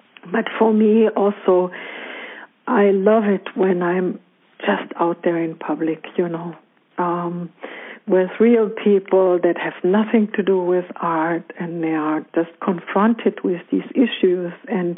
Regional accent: Messkirch, Baden-Württemberg, Germany; In Germany, in a little town called Meskirch.

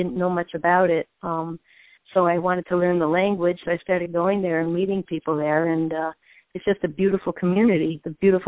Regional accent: Minnesota, United States; I'm from Minnesota, which there's a connection.

